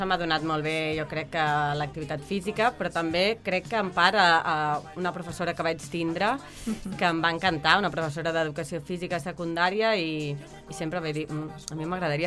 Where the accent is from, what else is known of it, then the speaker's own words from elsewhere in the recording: Bràfim, Catalonia, Spain; a Bràfim, jo que sóc de Bràfim